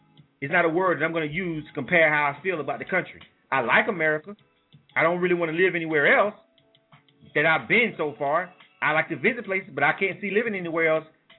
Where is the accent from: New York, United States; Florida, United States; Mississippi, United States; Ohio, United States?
Florida, United States; Panama City; I like being from Florida. I like Panama City, Florida. You know what I'm saying? It's my hometown.